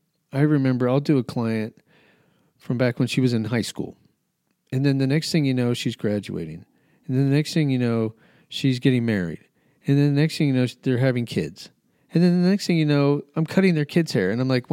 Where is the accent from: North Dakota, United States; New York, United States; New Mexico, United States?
New Mexico, United States; I grew up in New Mexico.